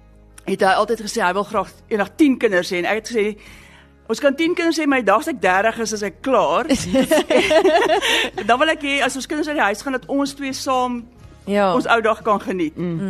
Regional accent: Pretoria, Gauteng, South Africa; ek is het in Pretoria groot geword, in die kerk groot geword

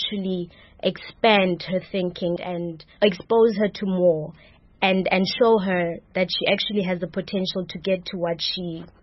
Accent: Sharpeville, Gauteng, South Africa; now in Grahamstown, South Africa; I'm originally from Gauteng in the Vaal, in Sharpeville. I went to primary school in Vanderbijl in the Vaal.

